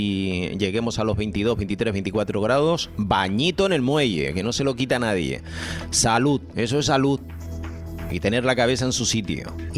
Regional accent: Canary Islands, Spain; siendo canario, siendo canario, yo me alegro de estos datos.

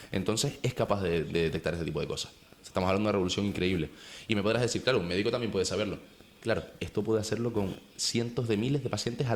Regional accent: Spain; Somos españoles, tenemos seguridad social, tenemos el médico

